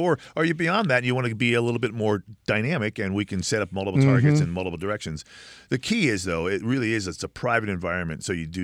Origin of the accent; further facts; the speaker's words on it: Pennsylvania, United States; moved away as an adult; now in California, United States; I started in California as a young man. I moved from Pennsylvania to California when I was 18 years old